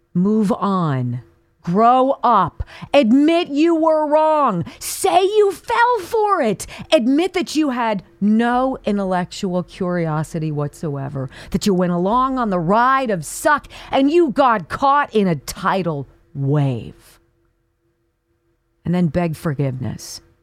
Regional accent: California, United States; Now, I come from California. And I love the state of California, topographically speaking.

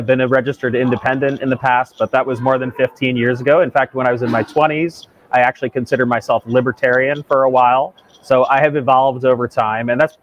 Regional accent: New York, United States; also born or lived in Maryland; I was born in Maryland, but I grew up most of my life in upstate New York.

